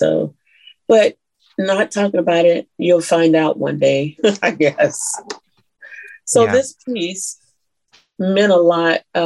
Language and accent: English; Atlanta, Georgia, United States; what I went through growing up in Atlanta, Georgia. And in so many ways, I felt displaced there.